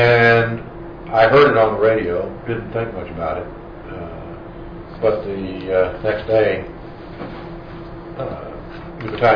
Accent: Texas, United States; He was from Texas, I was from Texas. I'd gone to A&M.

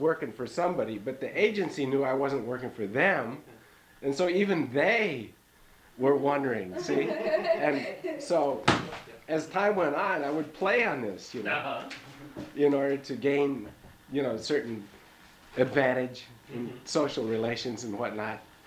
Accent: United States; But it was real obvious that as an American, I was just identified with the military invasion

